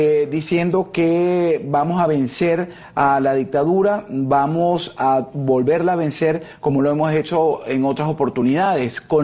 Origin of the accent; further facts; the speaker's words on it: Venezuela; los temas y los eventos que están relacionados con mi país de origen, Venezuela.